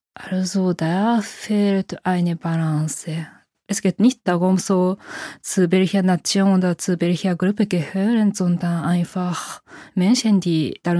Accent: Japan; also ich kann nicht so als Japanerin das kritisieren

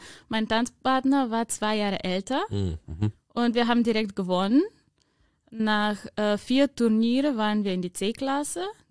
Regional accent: Bulgaria; Ja, also ich komme aus Bulgarien.

